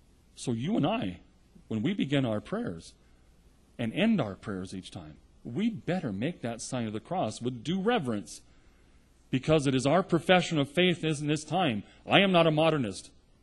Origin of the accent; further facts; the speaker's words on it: California, United States; When I was growing up in the Novus Ordo, which was starting to be introduced into our parish in Northern California